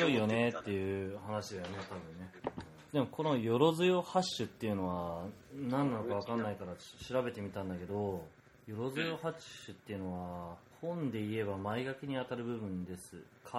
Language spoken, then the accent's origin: Japanese; Inzai, Chiba, Japan; 俺の実家のあの印西ね、某県の印西市っていうところにあるんだけど、うん、そのそばにも天理教あるし